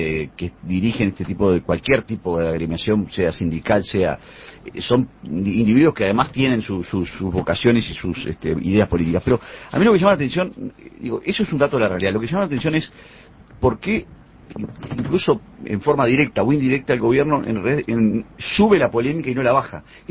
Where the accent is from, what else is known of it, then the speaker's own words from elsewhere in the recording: Uruguay; Los uruguayos no somos los argentinos.